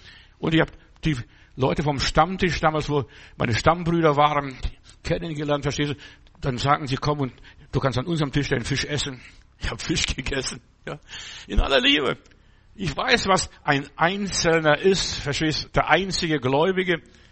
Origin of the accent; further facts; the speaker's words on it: Bavaria, Germany; now in Berlin, Germany; Dann bin ich da, wo ich herkomme, aus Bayerischen Wald